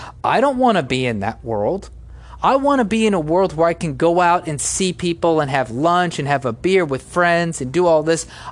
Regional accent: United States; Now, I am an American, and I would prefer for American companies to use American workers

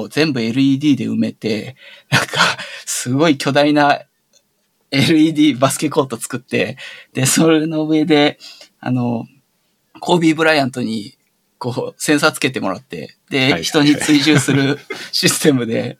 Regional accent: Osaka, Japan; よろしくお願いします。1985年の生まれで大阪出身なんですけど、

